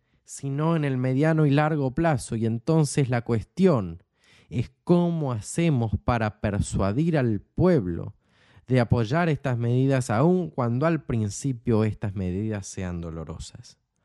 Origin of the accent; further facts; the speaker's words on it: Argentina; accent: Argentine; now in Spain; Yo soy argentino, tengo el acento argentino, tengo la crianza argentina, tengo la cultura argentina, tengo mi familia argentina, tengo mis amigos argentinos